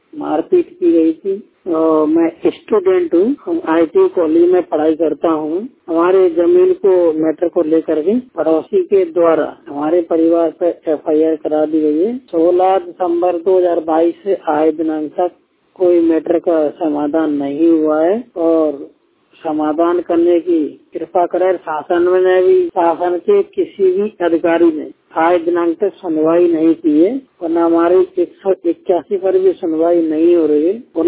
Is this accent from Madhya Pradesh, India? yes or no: yes; Bhitarwar, Madhya Pradesh, India; जिला ग्वालियर, तहसील बितरवा, ward number 13, खीरा मोहल्ला का रहने वाला हूँ।